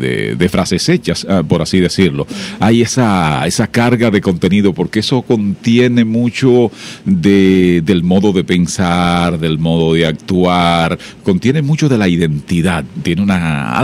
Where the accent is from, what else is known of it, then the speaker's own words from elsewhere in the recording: Dominican Republic; nos ayuden a entender incluso esa identidad real como dominicanos, como dominicanas.